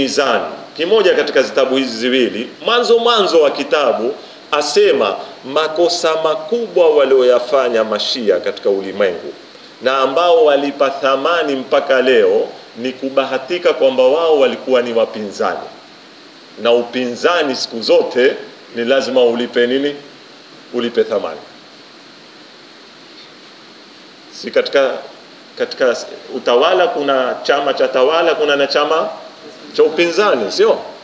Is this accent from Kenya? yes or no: yes; Kenya; Sijui usemi huu huku unatumika kule kwetu Kenya, watumika huo.